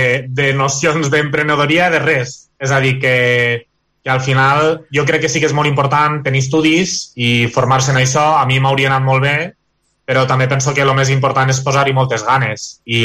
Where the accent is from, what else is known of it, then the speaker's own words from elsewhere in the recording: Lleida, Catalonia, Spain; Postureig Lleida, que és d'on soc jo, i que ho conec més